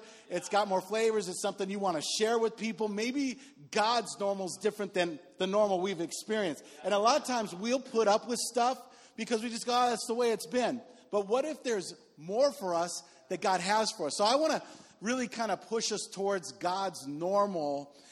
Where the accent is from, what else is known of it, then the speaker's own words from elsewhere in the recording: Washington, United States; The ones you're eating, where are you from? I said, you know, Washington State.